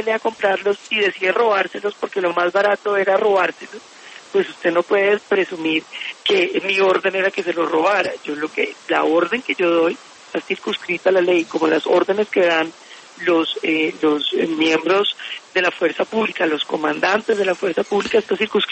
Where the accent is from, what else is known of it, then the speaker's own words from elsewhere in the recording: Colombia; como colombianos